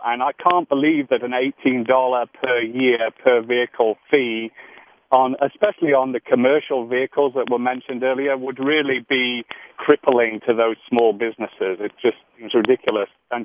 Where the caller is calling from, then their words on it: England, United Kingdom; I'm from England, and we pay a lot more taxes in England than we do in the United States.